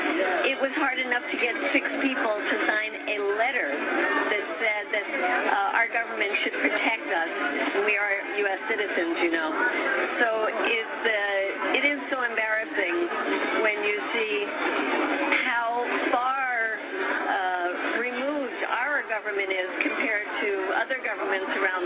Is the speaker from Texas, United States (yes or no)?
no; Washington, District of Columbia, United States; with the group Code Pink. I'm from Washington, D.C.